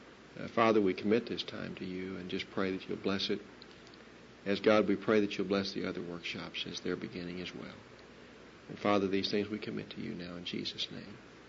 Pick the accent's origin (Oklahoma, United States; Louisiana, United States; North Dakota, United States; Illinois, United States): Oklahoma, United States; Duncan; from Duncan.